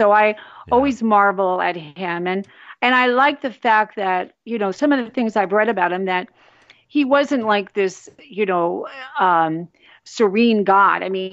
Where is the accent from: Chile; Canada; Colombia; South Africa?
South Africa; now in United States; And, you know me, I'm proudly South African as an American too.